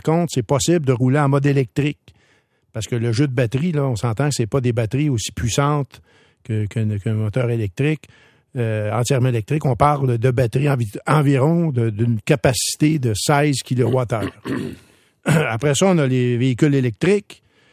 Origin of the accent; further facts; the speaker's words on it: Quebec, Canada; Ben, on s'en va vers ça chez nous, au Québec, parce qu'on est des producteurs d'électricité.